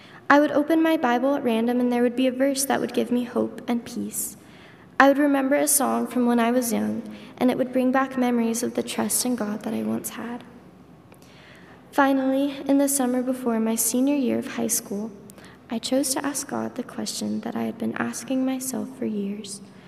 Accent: Denver, Colorado, United States; born there; I was born in Denver, Colorado.

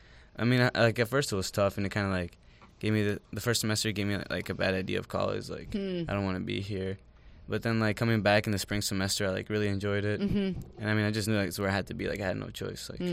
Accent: United States; just growing up in the United States, like, we, like, have to face a lot of trials.

